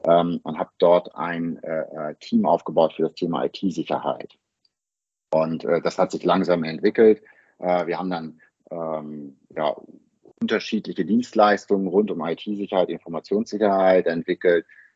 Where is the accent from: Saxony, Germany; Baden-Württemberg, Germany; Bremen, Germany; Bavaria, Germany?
Bremen, Germany; Ursprünglich komme ich aus Bremen, also aus Norddeutschland, habe aber technische BWL in Stuttgart studiert